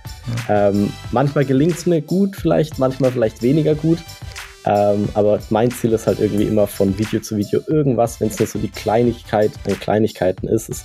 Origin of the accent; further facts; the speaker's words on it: Herzogenaurach, Bavaria, Germany; now in Karlsruhe, Germany; Und ich komme aus der Ecke Karlsruhe, beziehungsweise aus Karlsruhe. Ich komme aber eigentlich aus Bayern, in der Nähe von Nürnberg, Herzogenaurach. Das ist so ein kleines Dorf, wo Adidas, Puma, Schaeffler, ich weiß nicht, ob das dir was sagt, herkommt.